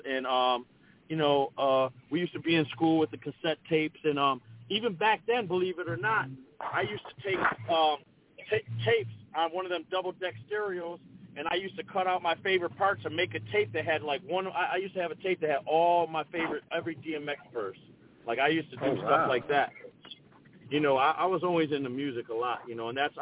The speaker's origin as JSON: {"language": "English", "town": "Buffalo", "region": "New York", "country": "United States", "tie": "born or raised there", "said": "Man, well, you know, I'm born and raised in Buffalo, New York."}